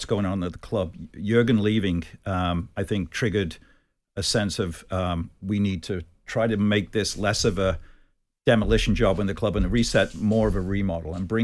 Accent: Liverpool, North West England, United Kingdom; I was brought up in Liverpool

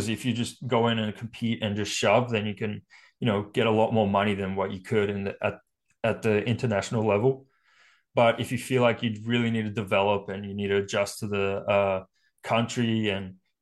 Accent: Australia; now in United States; As an Australian kid, it's extremely, extremely expensive to come over to the US and play college.

